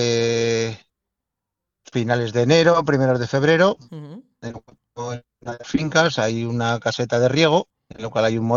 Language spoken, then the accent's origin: Spanish; Aldeanueva de Ebro, La Rioja, Spain; sobre todo en Aldea Nueva de Ebro, en mi pueblo